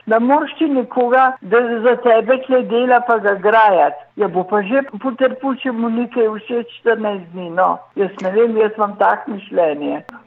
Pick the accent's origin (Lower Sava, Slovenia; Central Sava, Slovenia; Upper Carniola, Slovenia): Upper Carniola, Slovenia; Kranj; doma sem iz Kranja. Stara sem pa, hmal bom 88, če malo manjka.